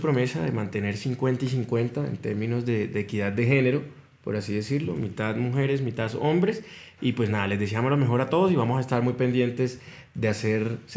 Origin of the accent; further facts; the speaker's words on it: Colombia; hemos sido muy facilistas y muy indiferentes como colombianos frente a la democracia que tenemos